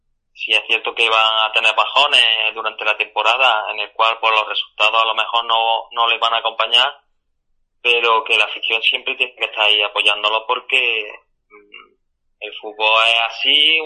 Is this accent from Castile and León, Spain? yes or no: no; Córdoba, Andalusia, Spain; el Córdoba, bueno, es el equipo de mi ciudad, yo soy cordobés